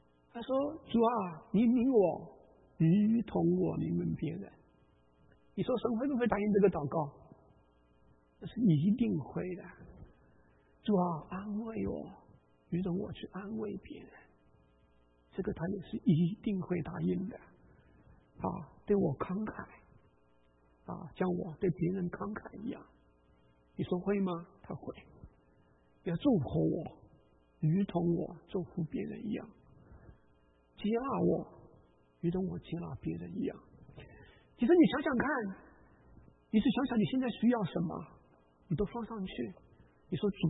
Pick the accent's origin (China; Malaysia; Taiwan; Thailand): China; 我们中国人有这句话叫吃人头地啊